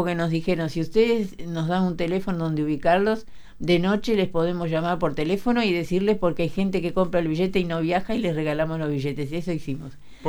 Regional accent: France; also born or lived in Paris; Bueno, soy francesa también. Y viví 10 años en París

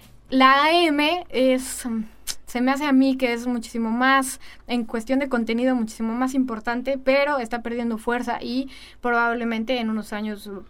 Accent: Oaxaca, Mexico; yo soy de Oaxaca, del estado de Oaxaca, que es al sur de México

